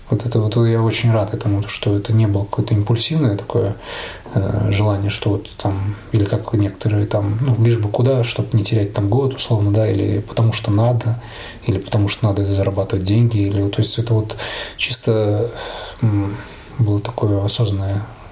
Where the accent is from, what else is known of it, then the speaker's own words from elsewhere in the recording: Latvia; also born or lived in Riga / Belarus; Родился я в Риге, но в 2 года мои родители разошлись, и моя мама перевезла меня в Беларусь. И там я ходил в садик 2 года, наверное, и 3 года, первые 3 класса в Беларуси школу начинал. А потом мама вышла 2-й раз замуж и забрала меня в Латвию обратно.